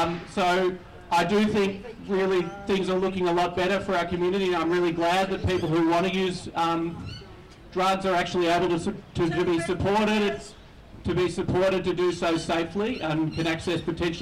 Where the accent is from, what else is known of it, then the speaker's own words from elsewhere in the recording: Richmond, Victoria, Australia; I'm here with my four children and my partner. I grew up in Richmond, I was born here. I went to school in Nicholson Street when I was, you know, 4 and 6 and 8 and 10.